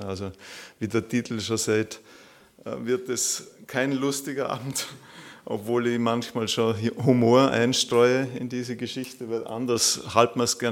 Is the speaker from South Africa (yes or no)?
no; Austria; accent: mix of Viennese, Upper Austrian and Vorarlberg; moved away as an adult; Das ist so eine Mischung zwischen Wienerisch, Oberösterreichisch und Vorarlbergerisch. Und für die rätseln, wo ich herkomme, prägen sie Wald. Aber es ist schon ganz lang her. Es ist schon ganz lang her. Ich bin seit meinem 19., 20. Lebensjahr nicht mehr dort sesshaft